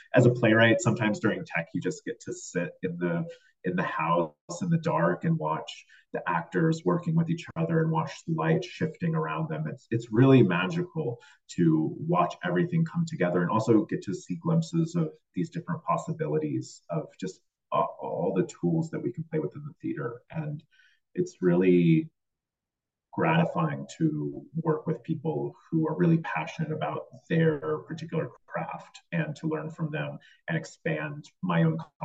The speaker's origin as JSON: {"language": "English", "region": "Texas", "country": "United States", "tie": "born or raised there", "lives_now": "New York, United States", "said": "I grew up in Texas, and so I maybe took a couple of trips to New York before moving here"}